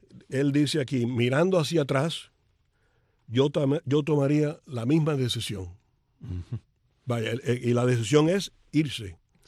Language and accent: Spanish; Aguacate, Mayabeque, Cuba; que está cerca de mi pueblo de Aguacate.